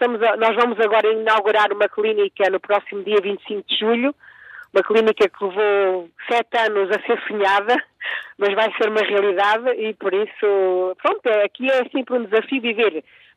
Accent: Maliana, Bobonaro, Timor-Leste; Venho do distrito de Bombonaro, Maliana. Fica mais ou menos, ora bem, isto não pode ser em quilómetros, porque aqui não se mede a distância em quilómetros, mede 100 horas. Portanto, é 4 horas de Dili, que responde a 160 quilómetros de Dili.

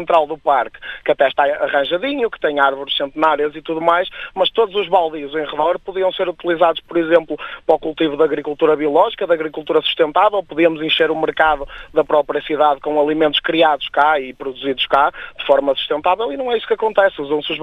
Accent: Guimarães, Norte, Portugal; eu sou da zona de Guimarães

